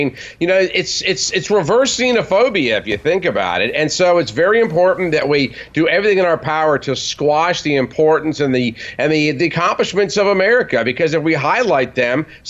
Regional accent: Baltimore, Maryland, United States; now in Birmingham, United States; places like Baltimore, my hometown, Atlanta, where two of my children were born. I live in Birmingham, Alabama.

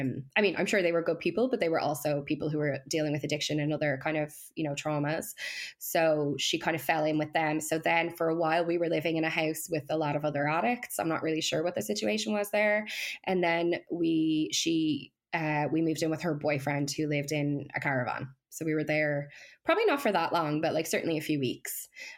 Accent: Ireland; historically, we probably haven't been great at that as Irish people. But I love that we're kind of turning a corner there.

